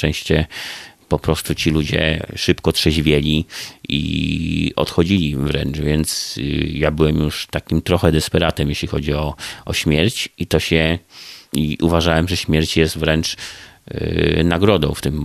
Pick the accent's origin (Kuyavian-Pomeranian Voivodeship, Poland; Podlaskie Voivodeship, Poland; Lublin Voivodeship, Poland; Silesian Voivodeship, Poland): Podlaskie Voivodeship, Poland; moved away; ja pochodzę z województwa podlaskiego, z małej miejscowości.